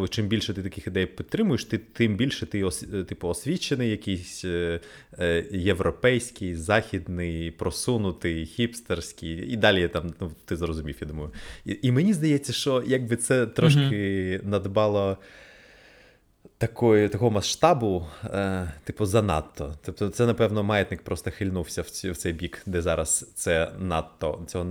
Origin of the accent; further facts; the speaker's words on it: Odesa, Odesa Oblast, Ukraine; І я, знаєш, як справжній одесит, я відповів питанням на питання.